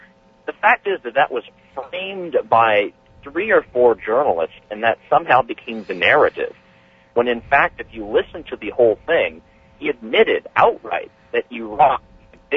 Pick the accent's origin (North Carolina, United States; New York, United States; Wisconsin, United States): North Carolina, United States; I grew up in North Carolina, and my family was ostracized because we didn't go to church, and we weren't involved in these things.